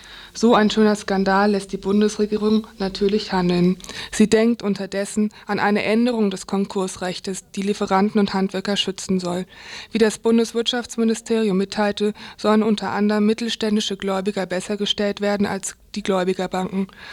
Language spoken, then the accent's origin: German; Frankfurt, Hesse, Germany; Ein bisschen freut es eine als Frankfurterin ja schon